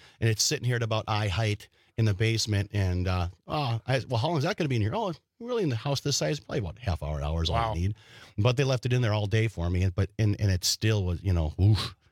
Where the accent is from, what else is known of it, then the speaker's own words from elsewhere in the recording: Wild Rose, Wisconsin, United States; I mean, I growing up in Wild Rose, you know, you on TV and Len, you on radio